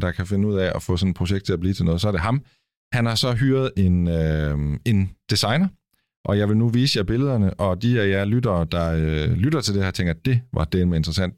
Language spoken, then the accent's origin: Danish; Kolding, Region of Southern Denmark, Denmark; der var en i min hjemby, altså i Kolding